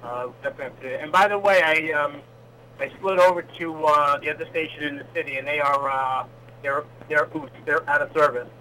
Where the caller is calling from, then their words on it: Mount Sinai, New York, United States; Where am I? Eastbound 347, I guess this is Mount Sinai.